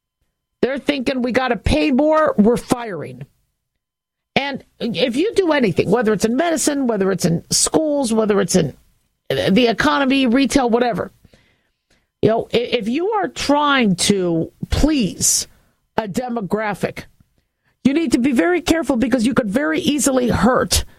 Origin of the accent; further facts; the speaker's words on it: California, United States; born there; moved away; Look, I'm a Californian. I was born there. As far as I'm concerned, I'm Californian. But, you know, there's a resilience. But, you know, I don't live there anymore.